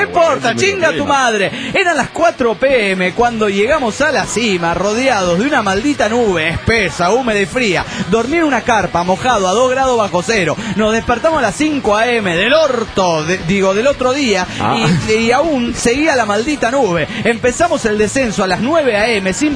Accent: Guatemala; de Guatemala.

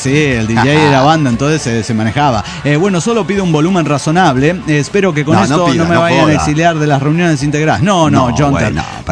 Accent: San Lorenzo Tezonco, Mexico City, Mexico; un día una tocada de música de banda en la explanada de mi pueblo, San Lorenzo Tezonco.

